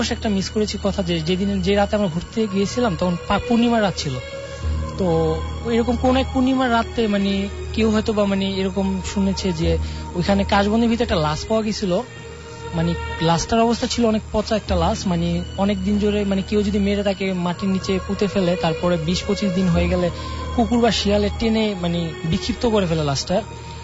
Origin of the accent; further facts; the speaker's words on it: Bikrampur, Dhaka Division, Bangladesh; আমার গ্রামের বাড়ি হচ্ছে বিক্রমপুর।